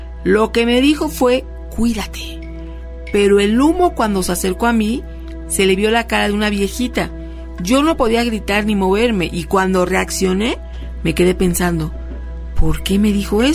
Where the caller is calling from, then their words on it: Puebla, Mexico; de Puebla.